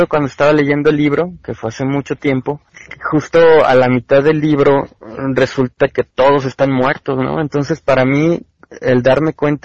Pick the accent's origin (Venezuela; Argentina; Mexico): Mexico; nosotros partiendo de que somos mexicanos